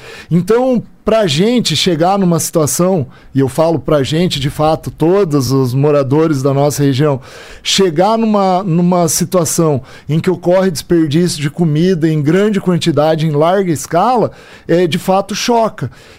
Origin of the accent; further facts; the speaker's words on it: Cascavel, Paraná, Brazil; um prazer retornar à minha cidade natal.